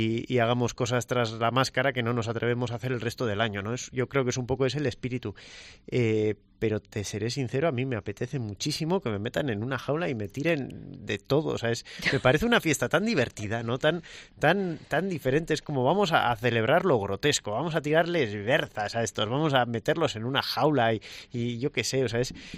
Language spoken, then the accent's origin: Spanish; Bilbao, Basque Country, Spain; yo sí soy de Bilbao